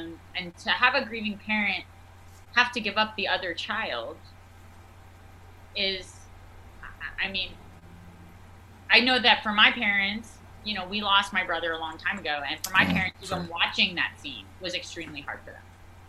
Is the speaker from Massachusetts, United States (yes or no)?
yes; Boston, Massachusetts, United States; also born or lived in New York; I mean, I grew up in Boston, and then I lived in New York for many years.